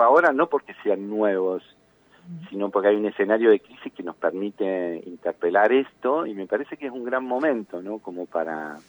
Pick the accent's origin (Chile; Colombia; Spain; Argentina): Argentina; Tandil, Buenos Aires Province; Yo estoy a punto de cumplir 50 años y soy de Tandil.